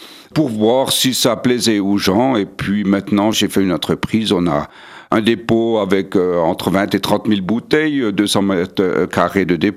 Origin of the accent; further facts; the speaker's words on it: Jura, Switzerland; je suis des Franches.